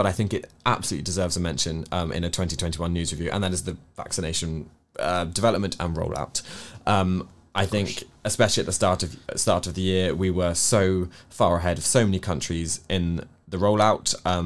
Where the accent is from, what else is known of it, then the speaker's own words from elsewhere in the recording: England, United Kingdom; People can't tell from my accent. I am English. I do have Scottish family and Welsh family, but I do live in England.